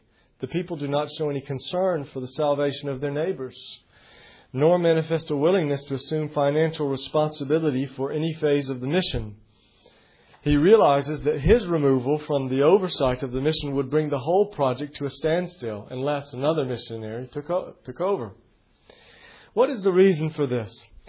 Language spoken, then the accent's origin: English; United States; now in United Kingdom; I'm American in Great Britain. I'm having trouble here.